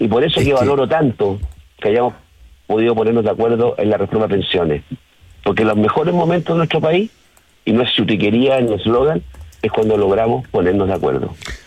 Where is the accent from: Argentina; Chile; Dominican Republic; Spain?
Chile; las chilenas y los chilenos, y yo soy chileno